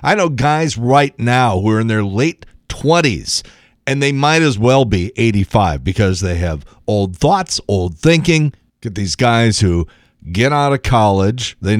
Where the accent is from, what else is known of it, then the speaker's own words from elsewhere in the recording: Chicago, Illinois, United States; I'm figuring, okay, well, I'm from Chicago. It's 5 hours away to St. Louis. It's the Midwest.